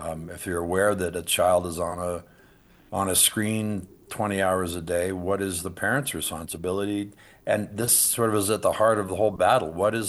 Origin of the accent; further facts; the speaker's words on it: New Mexico, United States; Here in my home state of New Mexico